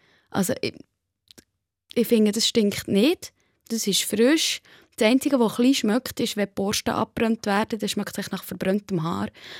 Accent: Lohn-Lüterkofen, Solothurn, Switzerland; das war auf dem Land, dort, wo ich aufgewachsen bin, in Lohn-Lütterkofen bei Solothurn

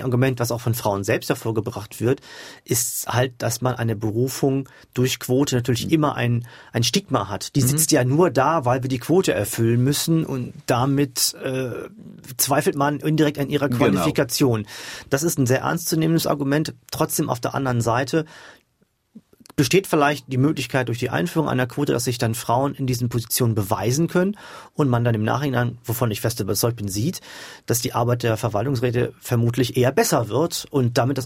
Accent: Germany; Aber die Reaktion in Deutschland zeigt einfach das Klima in meinem Heimatland, das von Wahlkampf geprägt ist und von Zuspitzung.

